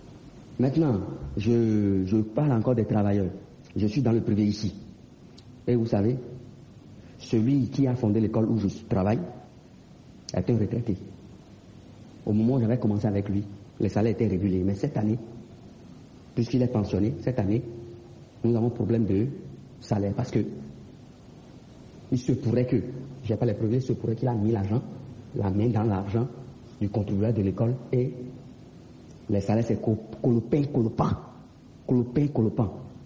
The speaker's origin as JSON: {"language": "French", "country": "Benin", "lives_now": "Niger", "said": "Je commence par le Bénin puisque je suis béninois résident au Niger."}